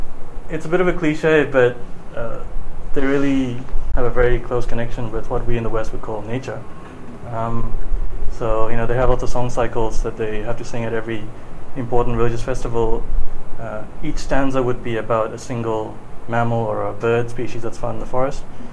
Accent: New Delhi, Delhi, India; now in Australia; my family is from Burma, Rangoon. I grew up in New Delhi, now based in Australia.

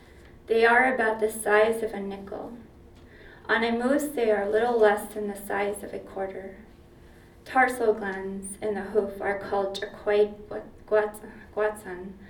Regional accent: Arctic Village, Alaska, United States; I am from Arctic Village, Alaska, which is 200 miles north of the Arctic Circle, the northernmost Indian nation in the world, as it is known.

